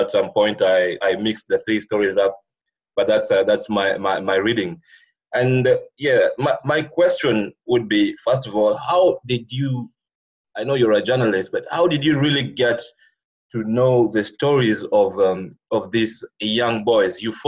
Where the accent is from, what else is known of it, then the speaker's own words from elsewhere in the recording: Nairobi, Kenya; now in Geneva, Switzerland; currently based in Geneva, but I'm from Kenya originally, born and raised in Nairobi.